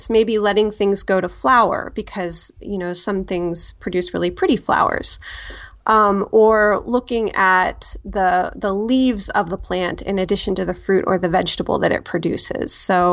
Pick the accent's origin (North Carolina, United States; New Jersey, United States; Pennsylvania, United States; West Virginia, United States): Pennsylvania, United States; Pittsburgh; also born or lived in Las Vegas / Seattle; Yeah, I'm from the Pittsburgh area. And then I actually, for 10 or 15 years after college, I lived out, you know, in different places. I lived in Las Vegas for a while, and then I lived in Seattle